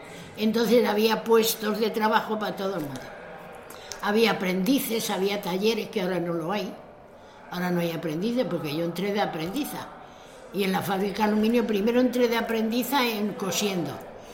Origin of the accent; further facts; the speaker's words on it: Madrid, Community of Madrid, Spain; Nosotros hemos llegado a Madrid. O sea que somos todos madrileños. Somos 7 hermanos, ¿eh?